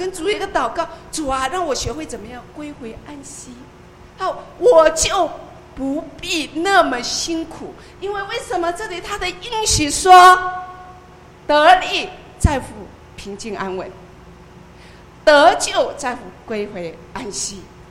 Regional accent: China; 我们中国人说福是什么？一种满足，对不对？

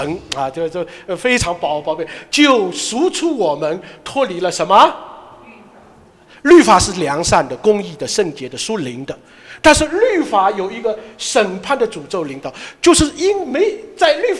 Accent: Shanghai, China; 所以我们上海人说，要转变靠动迁，知道吧？

